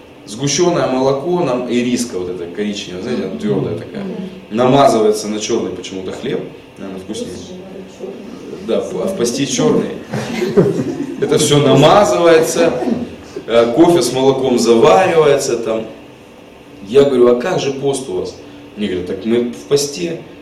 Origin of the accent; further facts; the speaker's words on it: Yekaterinburg, Sverdlovsk Oblast, Russia; moved away; Просто когда я уезжал туда в 98-м году, я из Екатеринбурга родом сам